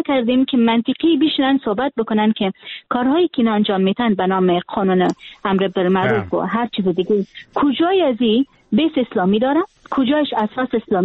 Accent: Afghanistan; من حیث یک دختر افغان که در افغانستان تولد شدیم و در افغانستان خاطره دارم، در افغانستان بزرگ شدیم و امروز خواهر و برادر ما فامیل من در افغانستان هستن.

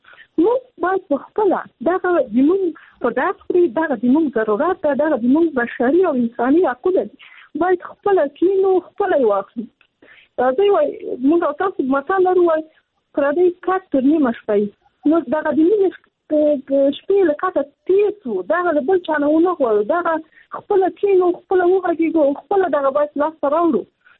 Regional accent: Afghanistan; زه خپله په افغانستان کې پیدا شوی، په افغانستان کې لویه سوم،

